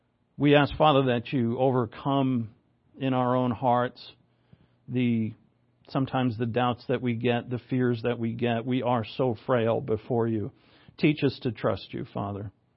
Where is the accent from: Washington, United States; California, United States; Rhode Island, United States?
Rhode Island, United States; also born or lived in Massachusetts; I'm from Rhode Island, but I spent a lot of time in Massachusetts.